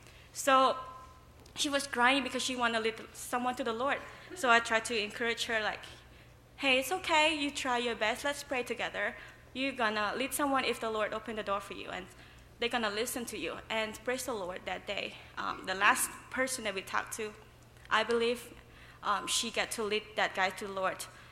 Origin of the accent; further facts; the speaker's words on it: Cambodia; I am from Cambodia. I am a senior studying for elementary education.